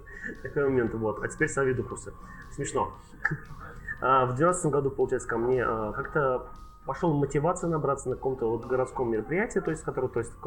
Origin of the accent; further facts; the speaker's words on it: Tatarstan, Russia; Ну, родился я в поселке недалеко от Казани, то есть в Татарстане, опять-таки. То есть там я вырос